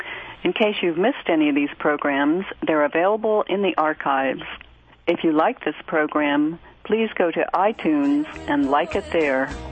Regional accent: Columbus, Ohio, United States; who just happens to be from my hometown, Columbus, Ohio.

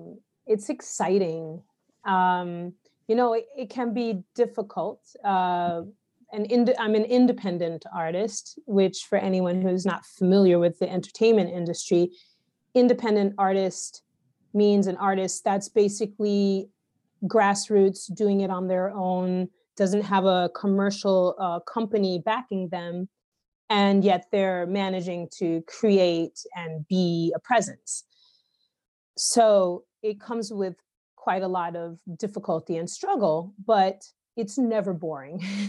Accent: New York, United States; my answer is skewed from the perspective of growing up in America, so I can't say definitively this is an answer for outside of America. Yeah. And also bear in mind that I'm a New Yorker

